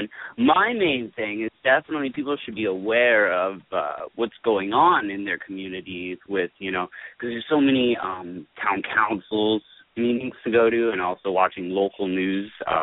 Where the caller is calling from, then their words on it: San Diego, California, United States; I'm calling from San Diego.